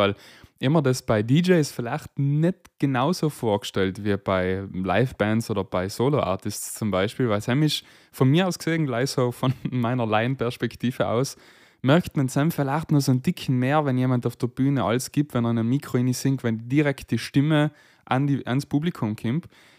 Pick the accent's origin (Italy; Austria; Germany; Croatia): Italy; Es seid in Österreich, es seid bei uns in Italien, es seid aber auch in Kroatien, wenn ich es richtig gesehen habe.